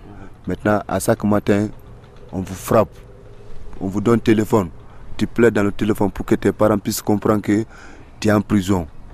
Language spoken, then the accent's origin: French; Guinea; Je suis de la Guinée. D'accord. La Guinée-Conakry.